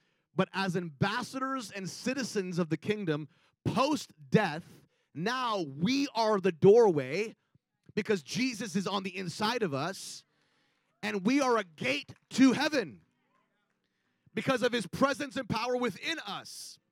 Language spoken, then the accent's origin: English; Canada; Maybe because I'm a Canadian.